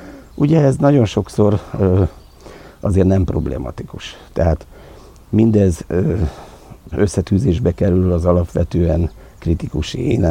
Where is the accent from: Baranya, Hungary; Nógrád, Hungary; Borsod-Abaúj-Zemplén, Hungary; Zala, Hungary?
Borsod-Abaúj-Zemplén, Hungary; Monok; én Hegyaljáról származom, Monokhoz. Hát ez is monoki születésű vagyok, de hát szerencs van a beírva az igazolványomban, mert ott volt szülő otthon.